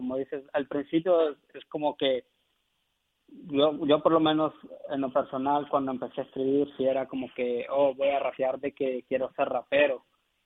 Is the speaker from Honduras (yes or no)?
yes; Honduras; puedo ser ese cambio que las personas no ven en mi país. Como que tú dices Honduras y dices, en Honduras nada más existe delincuencia